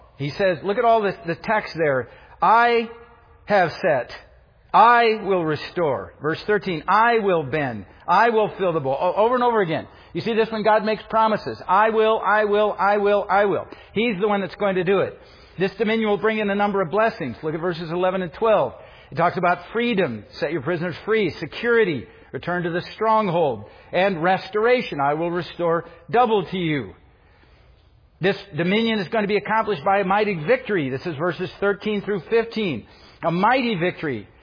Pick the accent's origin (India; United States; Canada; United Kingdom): United States; Iowa; but I'm from Iowa. Storm clouds are good.